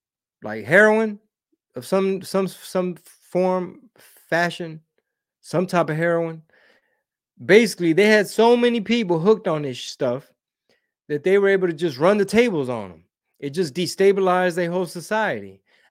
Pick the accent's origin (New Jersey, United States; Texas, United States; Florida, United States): Texas, United States; Houston; I'm born and raised in Houston. I love Houston. Houston's awesome.